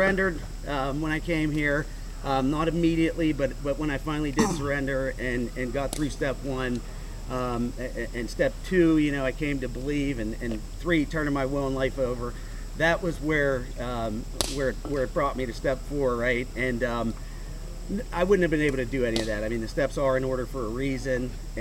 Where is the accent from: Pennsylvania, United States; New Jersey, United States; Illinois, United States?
Pennsylvania, United States; Pittsburgh; also born or lived in Ohio; I'm from Pittsburgh, grew up there, lived there my whole life, except when I got clean, I moved to the treatment center I went to was in Ohio.